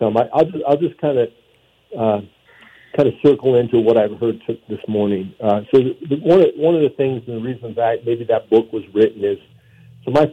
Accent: Butte, Montana, United States; And I grew up in Butte, and so grit was just kind of put into your mindset.

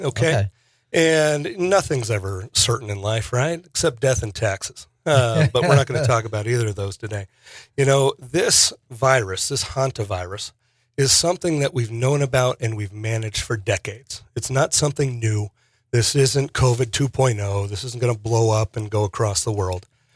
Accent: Pennsylvania, United States; I'm an East Coaster, born and raised in Pennsylvania.

